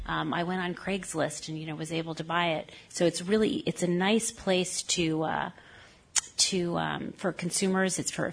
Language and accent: English; New York, United States; I'm from New York, so I speak quickly.